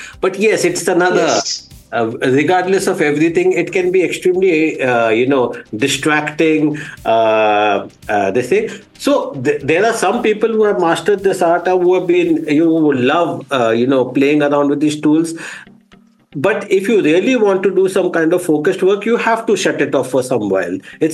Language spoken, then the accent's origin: English; India; See, being an Indian, obviously, I am bullish on, I'm a techno-optimist. I'm bullish about the prospects of India.